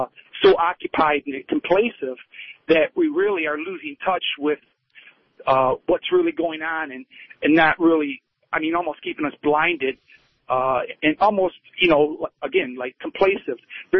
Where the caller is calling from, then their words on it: Oakland Township, Michigan, United States; Oakland Township.